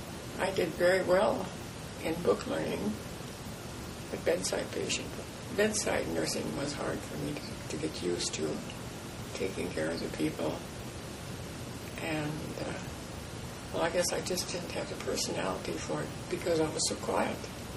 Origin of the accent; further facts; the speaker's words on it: Davenport, North Dakota, United States; I went to a country school at Davenport. That's where I started. And then my parents being tenants, they moved from Davenport to Wheatland, North Dakota, or it was near Castleton.